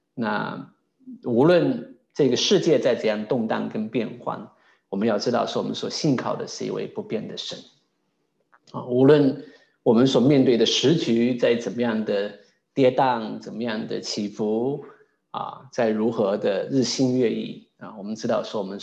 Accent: China; 我们中国人很喜欢用善这个词的

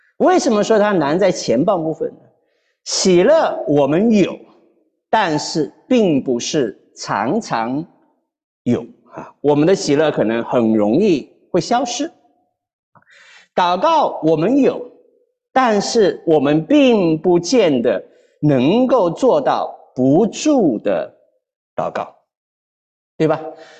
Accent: China; 你就好像我们说我们中国人一样，我们的住房条件改变了多少

